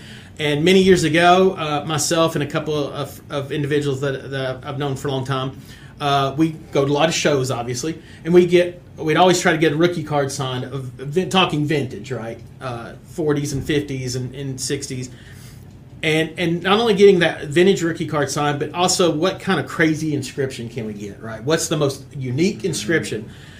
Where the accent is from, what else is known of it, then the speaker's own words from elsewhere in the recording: Tennessee, United States; I'm originally from Tennessee, so I have always loved Peyton